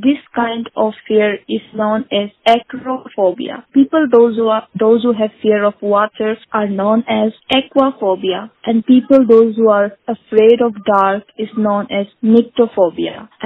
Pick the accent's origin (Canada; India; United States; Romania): India; Rajasthan; I am a teacher from Rajasthan.